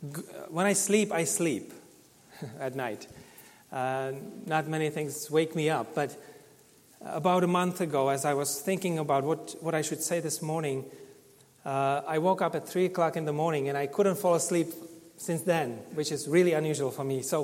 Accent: Czechia; English is a second language; because I come from Czech Republic and we like to think about the bad news all the time, right?

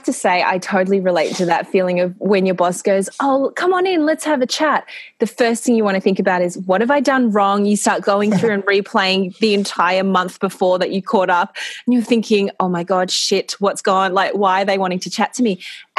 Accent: Australia; when you're growing up in Australia anyway, most of the jobs that you have when you're at university

